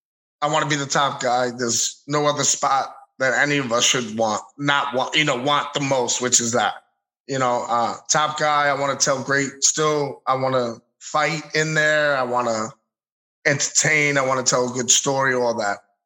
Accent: Bronx, New York, United States; You know, when I growing up in the Bronx, and the apartment was my family right across the hallway was the Puerto Rican side.

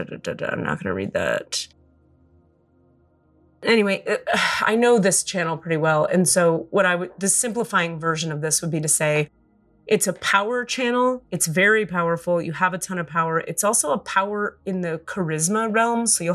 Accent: Miami, Florida, United States; the area code of Miami is 305, and I was born and raised in Miami.

